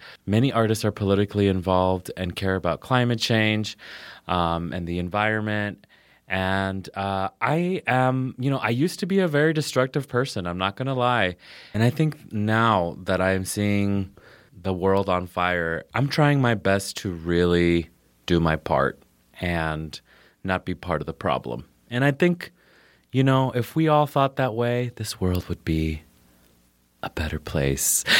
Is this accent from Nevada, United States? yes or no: yes; Las Vegas, Nevada, United States; I was born and raised in Las Vegas and... we weren't really raised to take care of the environment here.